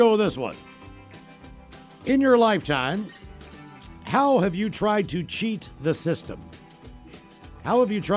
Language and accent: English; West Virginia, United States; I'm from West Virginia. I can't do that.